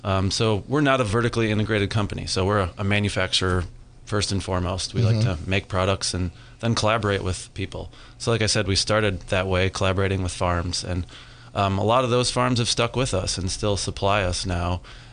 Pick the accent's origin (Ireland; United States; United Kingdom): United States; Wisconsin; also born or lived in California; I'm actually a Midwesterner. I grew up in Wisconsin and got my BS in chemistry from University of Wisconsin.